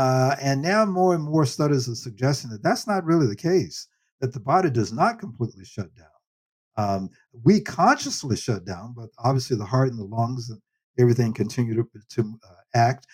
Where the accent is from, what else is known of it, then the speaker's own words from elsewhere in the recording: Nashville, Tennessee, United States; And translation of that, as I understood as a kid growing up in Nashville, was, you know, you want to keep busy.